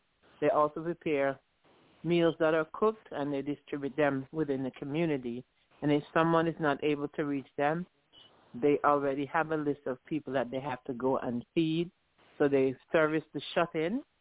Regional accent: Villa, Saint John, Antigua & Barbuda; I'm from Villa.

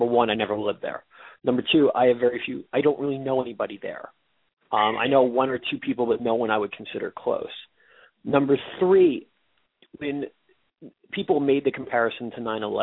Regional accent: New York, United States; also born or lived in Washington, D.C.; I'm from the New York vicinity, and so when 9/11 hit, I had people in the New York City not knowing where they were working, where they were living

